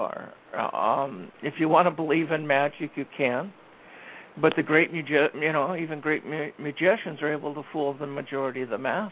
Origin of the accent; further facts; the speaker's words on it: Thornton, Colorado, United States; I grew up in Colorado, in Thornton.